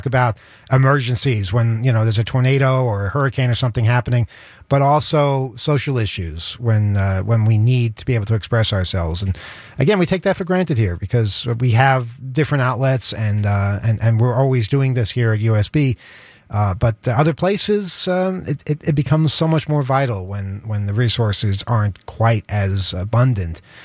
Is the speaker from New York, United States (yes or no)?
yes; New York, United States; it represents memories of growing up on Long Island.